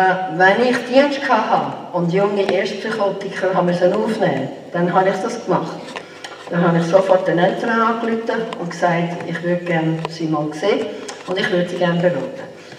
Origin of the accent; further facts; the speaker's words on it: Aargau, Switzerland; Im 80 bin ich dann zurückgekehrt in die Schweiz, in Aargau, in meinem Heimatkanton